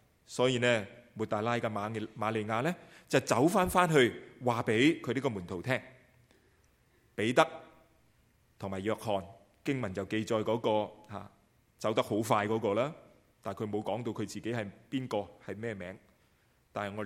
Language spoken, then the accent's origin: Chinese; Guangdong, China; first language Cantonese; 我们都是广东人，我们都是讲广东话